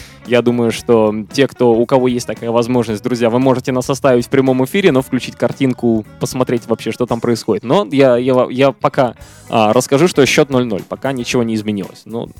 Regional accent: Saint Petersburg, Russia; Я, например, из Петербурга, для тех, кто не знает

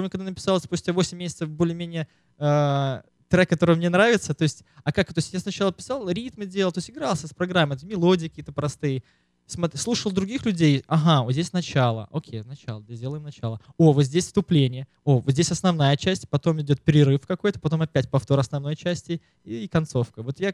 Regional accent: Borisov, Minsk Region, Belarus; now in New York, United States; Мне сейчас 27 лет. Я из Беларуси, город Борисов. Да, то есть такой город был, есть.

